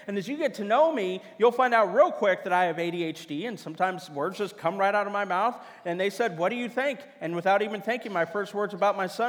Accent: Kansas City, Missouri, United States; now in Simi Valley, United States; But I am originally from Missouri, Kansas City. Go Chiefs.

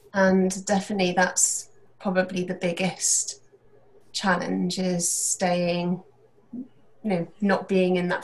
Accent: England, United Kingdom; UK, in the countryside.

